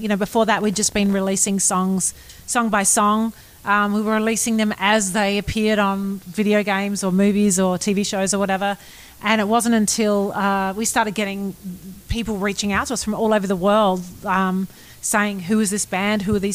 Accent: Melbourne, Victoria, Australia; moved away as an adult; Andrew and I are originally from Australia. We moved here out of school. We moved here to be part of the music industry.

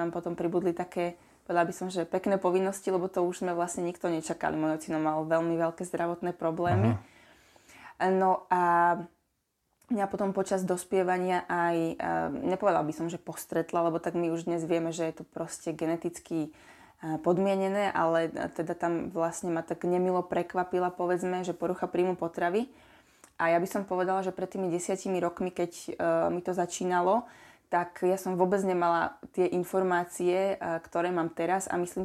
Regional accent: Drahovce, Trnava Region, Slovakia; Ja som z Dráhoviec a na moje detstvo a dospievanie, tak ja som mala takéto typické, povedala by som, že dedinské detstvo

